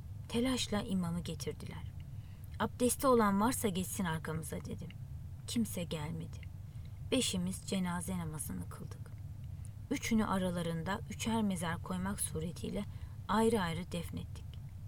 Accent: Sarayköy, Çorum, Turkey; Benim memleketim Çorum Sarayköy.

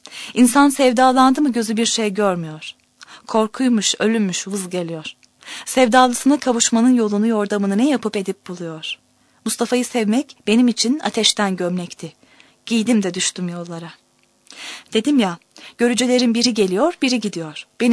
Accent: Amasya, Turkey; Doğum tarihim herhalde 1931. 67 yaşındayım. Amasya'da doğdum. Amasya'nın yerlisiyim. Babam Saraç'tı. Annem ev hanımıydı. Annem tabii Ermeniydi.

